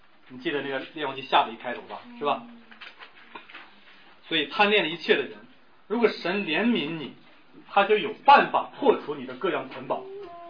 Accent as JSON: {"language": "Chinese", "country": "China", "said": "也是或者说特别是我们中国人最难以摆脱的罪。中国人太现实了，就这个问题。"}